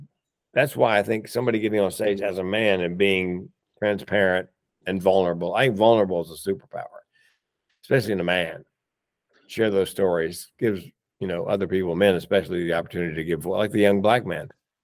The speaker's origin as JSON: {"language": "English", "region": "Southern United States", "country": "United States", "tie": "born or raised there", "said": "But when I was growing up in the South, Southern United States, it was big boys don't cry."}